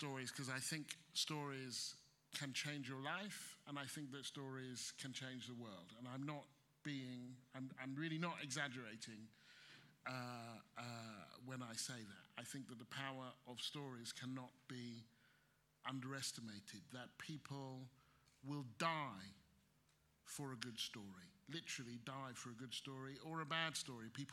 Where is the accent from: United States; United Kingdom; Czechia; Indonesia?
United Kingdom; explain this to me, I'm British, I don't understand